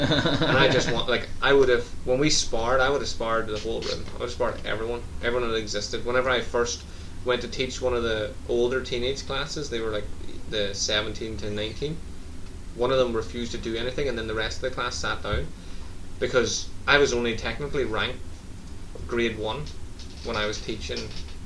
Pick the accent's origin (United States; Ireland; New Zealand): Ireland; everyone, like, especially being Irish, everyone you've ever said you want tea takes it.